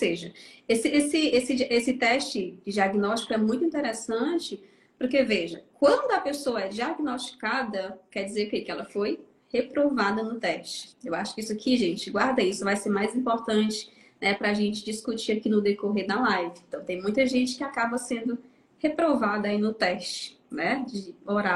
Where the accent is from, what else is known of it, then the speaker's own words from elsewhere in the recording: Itarema, Ceará, Brazil; now in Fortaleza, Brazil; sou do interior do Ceará, né, Itarema, Ceará.